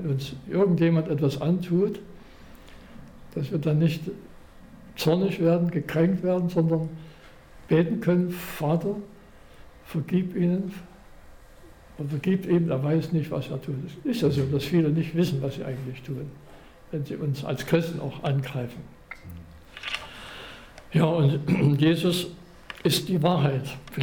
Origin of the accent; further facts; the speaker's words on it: Chemnitz, Saxony, Germany; da haben wir einen Freund in Chemnitz, meiner Heimatstadt, dann gefragt